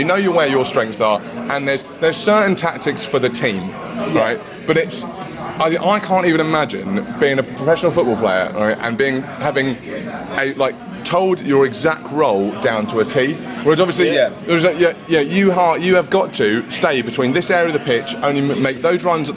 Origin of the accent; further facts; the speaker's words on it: Brighton, South East England, United Kingdom; I'm a Brighton boy, right? So I'm from Brighton, but my family's originally from North London. I was brought up in Brighton.